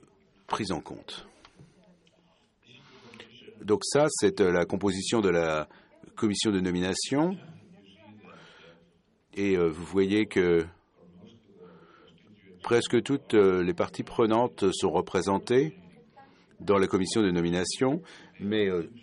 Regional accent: Finland; French is a second language; Je viens de Finlande

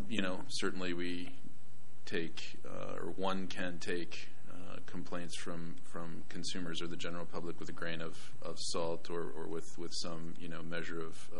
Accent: Canada; I'm Canadian, so I'm trying to be polite.

